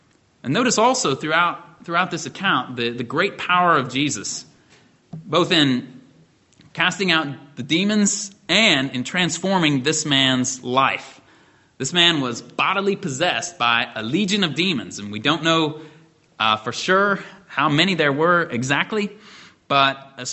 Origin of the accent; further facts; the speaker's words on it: Indiana, United States; I come from Indiana, a hog-raising region of the country